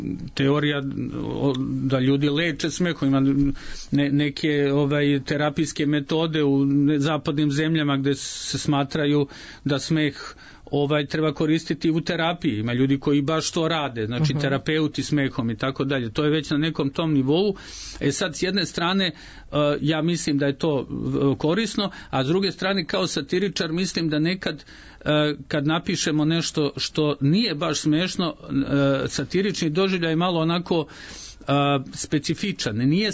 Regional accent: Užice, Šumadija and Western Serbia, Serbia; ja sam rođeni Užičanin i onda stalno kažu, vi ste Užičani, duhoviti i tako

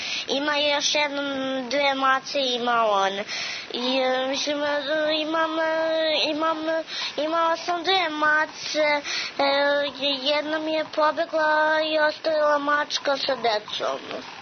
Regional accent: Rudnik, Šumadija, Serbia; Ja sam sa Rudnika i živim sa mamom, tatom i sa batom.

